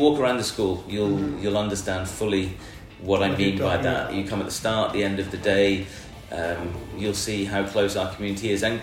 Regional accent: United Kingdom; now in Thailand; We're British. Living in Thailand, he wasn't born in England, he was born here in Thailand.

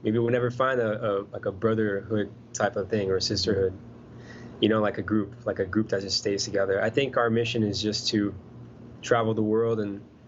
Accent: Brazil; Yeah, Brazil. I'm from Brazil, so I would love to go there and perform and stuff.

